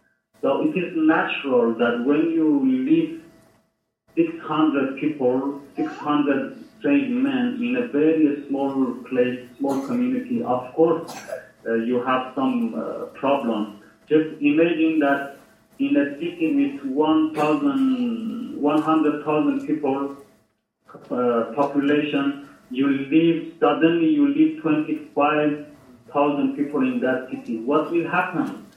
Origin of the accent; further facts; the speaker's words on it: Iran; English is a second language; I was born in Iran for 30 years, and I know that what is dictatorship system.